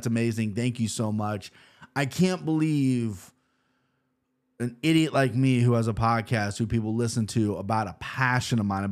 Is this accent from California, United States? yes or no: no; Cincinnati, Ohio, United States; I'm from Cincinnati, and we have so many Greek people.